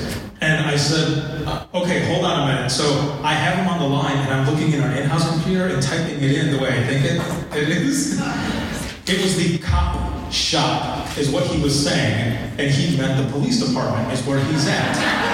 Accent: Michigan, United States; also born or lived in Florida; when I moved from Michigan, or from Florida back to Michigan, back home, and I was working there

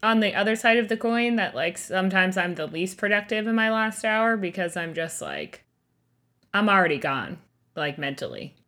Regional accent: Florida, United States; But because we're from Florida, they live in North Carolina now.

